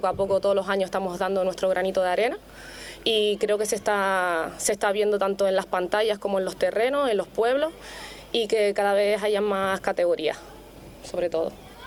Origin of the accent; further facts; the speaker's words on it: Puerto de la Cruz, Canary Islands, Spain; estar aquí en el Puerto de la Cruz, que es mi pueblo, al cual vivo y amo.